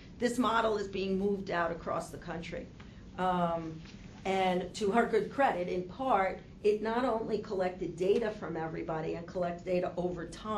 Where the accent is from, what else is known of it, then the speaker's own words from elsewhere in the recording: New York, United States; Now, you obviously can hear that I'm a New Yorker.